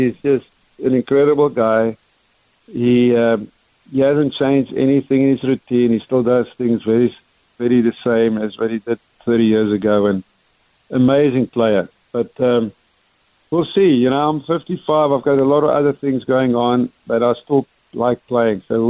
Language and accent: English; England, United Kingdom; now in United States; you know, with autism, you know, growing up in England and then moving over here